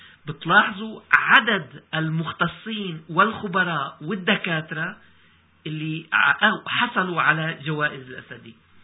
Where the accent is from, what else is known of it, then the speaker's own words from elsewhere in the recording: Syria; كل مدينة في بلدنا سوريا